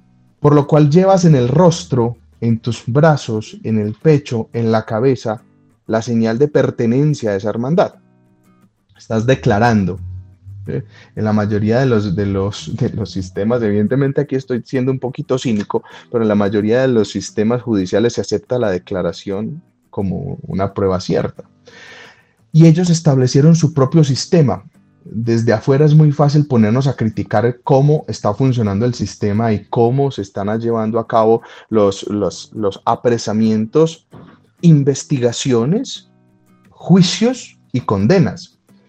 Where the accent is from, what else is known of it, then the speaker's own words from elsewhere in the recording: Colombia; Pues aquí todos somos colombianos, pregúntense cuántos inocentes hay en las cárceles de Colombia esperando su juicio